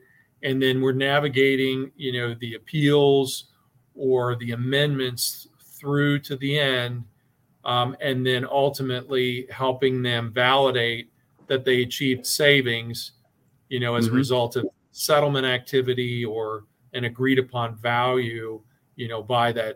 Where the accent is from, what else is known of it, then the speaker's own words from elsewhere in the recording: Indiana, United States; In my home state in Indiana, you know, we reassess with trending every year.